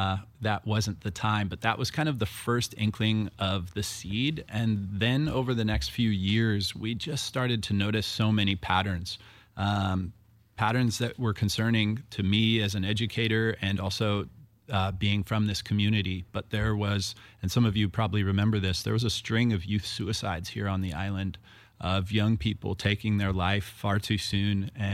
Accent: Vashon, Washington, United States; also born or lived in Vermont; I was actually born in Vermont, not on the road, but in the state on the East Coast. But my family made their way to Vashon in the early 90s.

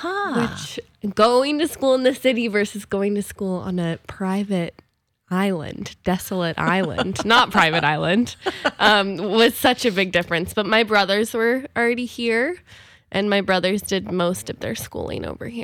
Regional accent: Seattle, Washington, United States; Well, I grew up in Seattle. I grew up in West Seattle, just over the boat.

